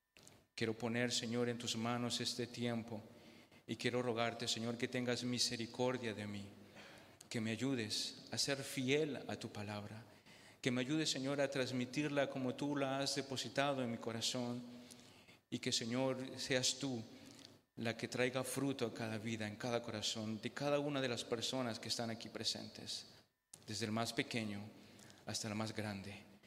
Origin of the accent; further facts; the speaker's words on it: Peru; now in France; Soy de Perú y tal vez haya algún peruano en medio de ustedes, pero vivo en Francia ya hace más de 30 años y algunos dicen que soy más francés que peruano